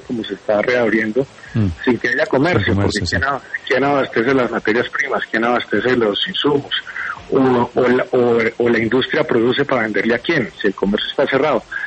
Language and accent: Spanish; Colombia